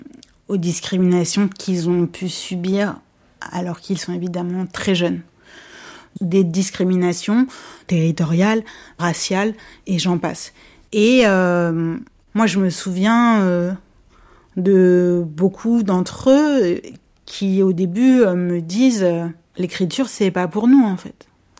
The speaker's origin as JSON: {"language": "French", "town": "Paris", "region": "Île-de-France", "country": "France", "tie": "born or raised there", "said": "Moi, j'ai grandi à Ménilmontant, dans le 20e arrondissement à Paris. Je peux te parler des quartiers populaires parisiens, je peux te parler de Paris."}